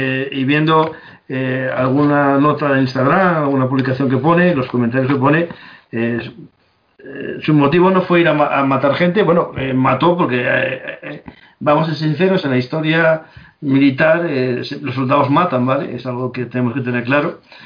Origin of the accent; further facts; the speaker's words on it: Asturias, Spain; como los asturianos decimos, me prestó